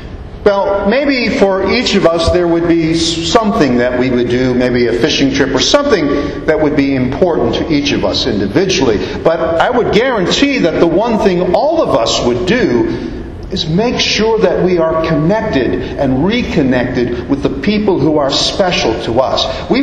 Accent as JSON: {"language": "English", "town": "Long Island", "region": "New York", "country": "United States", "tie": "born or raised there", "said": "Growing up in Long Island, I had two uncles and an aunt. And for the first several years, we did the family stuff, as much as Germans do family stuff."}